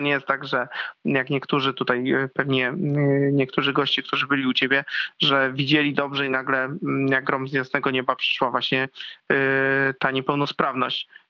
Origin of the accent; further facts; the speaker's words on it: Kluczbork, Opole Voivodeship, Poland; born there; urodziłem się w Polsce, w województwie opolskim, w miejscowości Kluczbork.